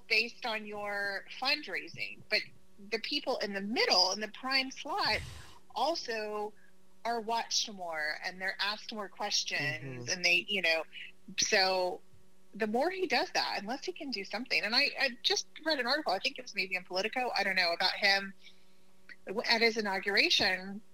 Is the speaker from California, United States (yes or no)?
no; Oklahoma, United States; I'm originally from Oklahoma.